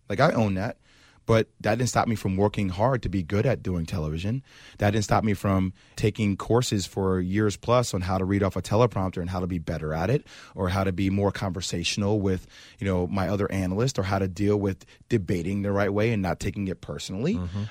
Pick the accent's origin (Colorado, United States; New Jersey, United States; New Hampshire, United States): New Jersey, United States; also born or lived in New York; Look, I'm from New Jersey, New York. I love New York